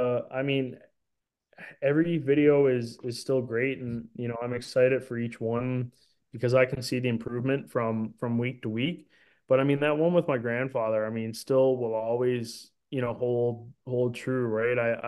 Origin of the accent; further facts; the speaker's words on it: Clarenville, Newfoundland and Labrador, Canada; what kind of an impact that had on my hometown. Cause like Clarenville, Newfoundland, like, you know, again, small place where you're growing up, right?